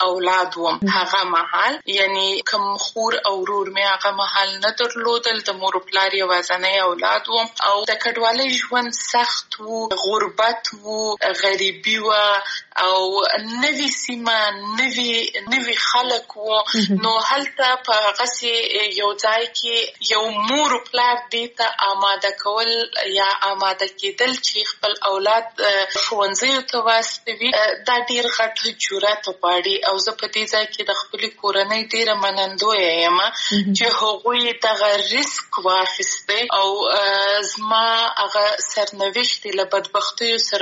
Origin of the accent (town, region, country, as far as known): Afghanistan